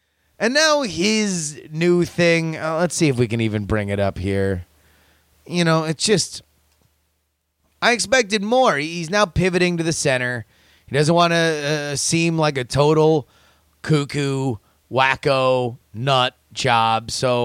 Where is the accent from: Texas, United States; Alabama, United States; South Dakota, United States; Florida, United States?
Florida, United States; I grew up in Florida. I understand hurricanes.